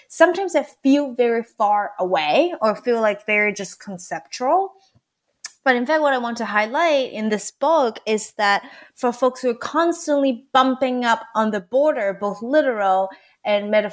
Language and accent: English; Hong Kong; moved away as an adult; now in United States; I grew up in Hong Kong. Actually, I did not move to the States until I was about 18 years old.